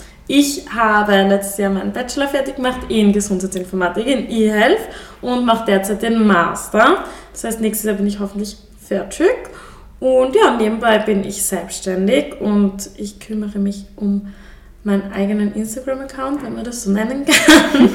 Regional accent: Graz, Styria, Austria; also born or lived in Fischbach; Aber ich bin aufgewachsen in Graz, das heißt, ich bin eine Mischung aus Dorf- und Stadtkind.

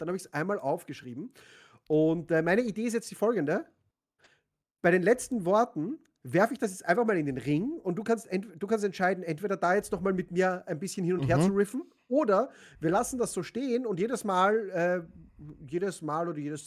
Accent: Austria; accent: Austrian; Österreichisch ist schon eine wunderschöne Sprache. Ich liebe unseren Dialekt.

